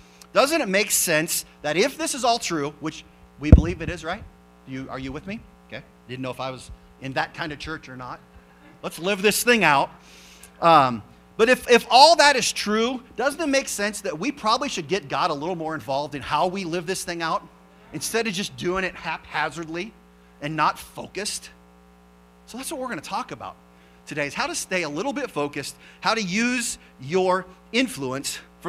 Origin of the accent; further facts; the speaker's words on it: Iowa, United States; I grew up in Iowa and they use shotgun to shoot deer